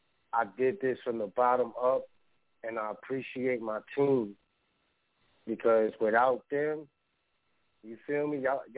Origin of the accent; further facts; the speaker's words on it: Bronx, New York, United States; I'm all the way in the Midwest. I'm from the Bronx at the time.